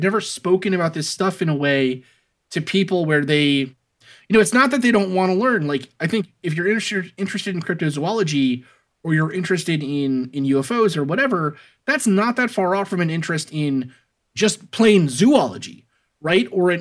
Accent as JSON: {"language": "English", "town": "Staten Island", "region": "New York", "country": "United States", "tie": "born or raised there", "said": "I grew up in Staten Island, you grew up in Newark, in that same kind of area of the world."}